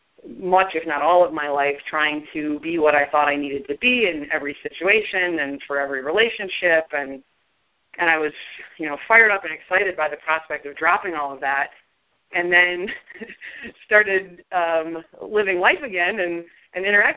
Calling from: Denver, Colorado, United States; I'm calling from Denver.

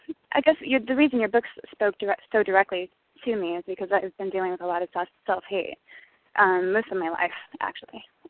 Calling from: Florida, United States; I'm calling from Florida.

